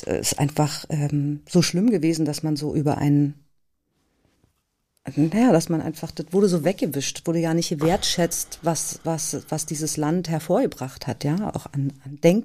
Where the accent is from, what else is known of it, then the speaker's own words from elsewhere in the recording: East Germany, Germany; Also ich war Kind und ich habe meine Kindheit in der DDR verbracht und hatte in diesem Land auch eine schöne Kindheit.